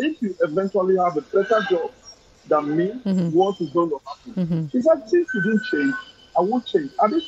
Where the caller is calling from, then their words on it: Italy; Yeah, I'm calling from Italy.